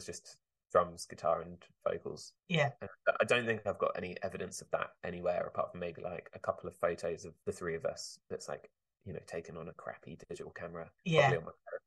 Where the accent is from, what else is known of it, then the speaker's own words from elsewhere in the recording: Basingstoke, South East England, United Kingdom; Basingstoke is for the most part just like a commuter town, really. It's kind of like halfway between London and the South Coast. You know, if you head towards Southampton, Portsmouth.